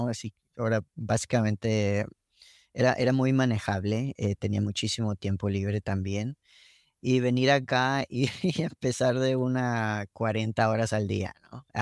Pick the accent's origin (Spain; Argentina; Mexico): Mexico; yo soy de México, como dije, un pueblo pequeño. El paso allá es un poco más lento.